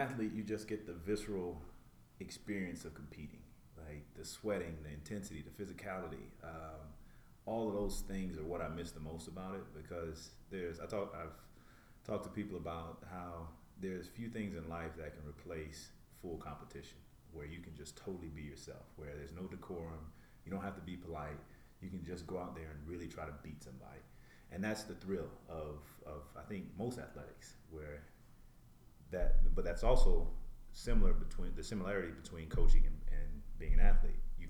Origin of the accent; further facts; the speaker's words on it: East Point, Georgia, United States; also born or lived in Houston; I'm originally from Atlanta, Georgia. Was born in Houston, but I call Atlanta home. I grew up in East Point, suburb of Atlanta.